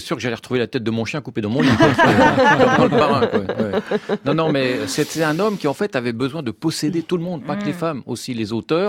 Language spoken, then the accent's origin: French; Nancy, Grand Est, France; c'est un peu grâce à La Nuit Américaine que j'ai vue quand j'étais gamin à Nancy.